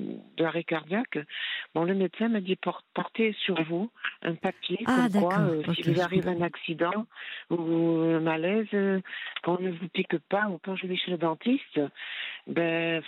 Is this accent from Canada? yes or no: no; Provence-Alpes-Côte d'Azur, France; accent: southern; Bon, moi, j'ai un accent, je suis du sud, enfin du Vaucluse, voilà.